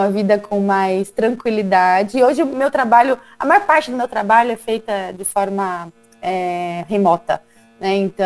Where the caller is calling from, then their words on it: São Paulo, Brazil; Olha, eu falo do interior de São Paulo, nesse momento.